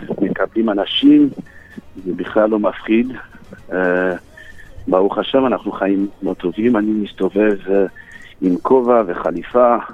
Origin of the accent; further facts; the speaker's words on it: Canada; also born or lived in Morocco; אני נולדתי פה, אבל גדלתי בקנדה.